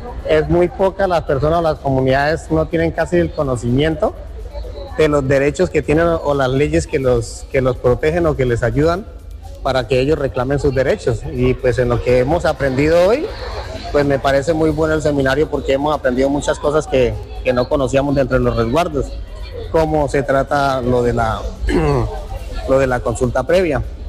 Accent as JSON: {"language": "Spanish", "country": "Colombia", "said": "los beneficios que tienen como colombianos que somos todos."}